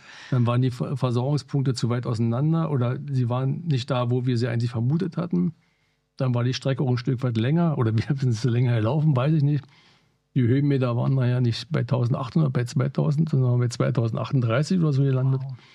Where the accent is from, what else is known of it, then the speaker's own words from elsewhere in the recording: Berlin, Germany; so als Berliner